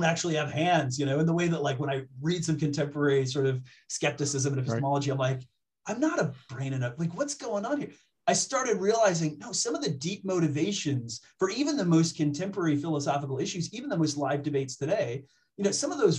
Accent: Minnesota, United States; So I was on the playground, and I lived in Minnesota. I'm from Minnesota, and I distinctly remember, like, very young, I was on the playground

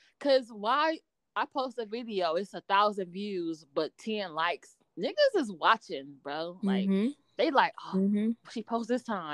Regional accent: Michigan, United States; moved away; Like, I came from Michigan to Toledo to Findlay to Columbus to Kentucky.

